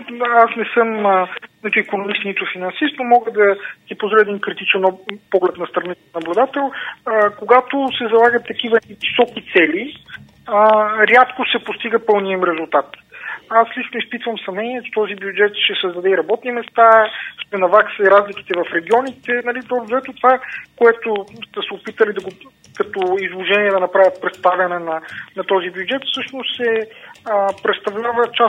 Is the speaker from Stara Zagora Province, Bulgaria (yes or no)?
no; Vidin, Vidin Province, Bulgaria; Ето, например, аз съм от Видин